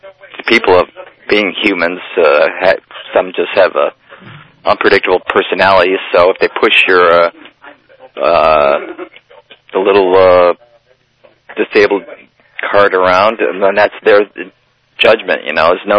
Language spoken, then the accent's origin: English; Cleveland, Ohio, United States; You know, I'm, like I said, I'm from Cleveland. I'm used to the cold